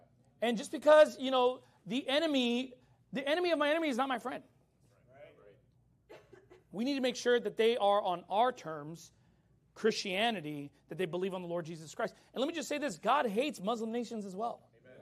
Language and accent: English; United States; But you give me a choice, America. Amen. You know, my country. I'm American all the way at that point.